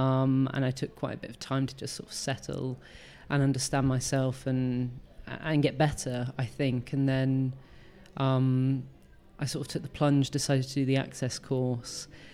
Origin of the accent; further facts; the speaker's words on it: Rugby, West Midlands, United Kingdom; And so I grew up in Rugby.